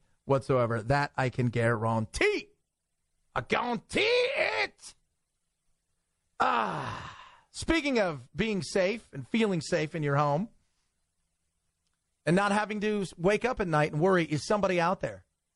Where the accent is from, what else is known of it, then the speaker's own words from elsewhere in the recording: Los Angeles, California, United States; Like taking a drive, like growing up in Los Angeles, commuting was a nightmare. It still is.